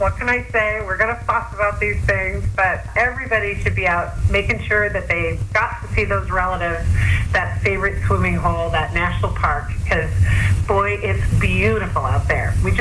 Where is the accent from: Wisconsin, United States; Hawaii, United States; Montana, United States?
Montana, United States; also born or lived in Alaska; I had a lot of that growing up in Montana and Alaska, so I try to let our kids let their hair down and put the marshmallow in.